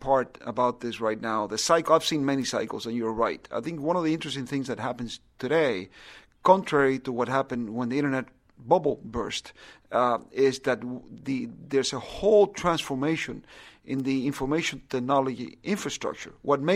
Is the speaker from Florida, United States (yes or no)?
yes; Miami, Florida, United States; I grew up in Miami. I don't remember Miami being an art capital of the world.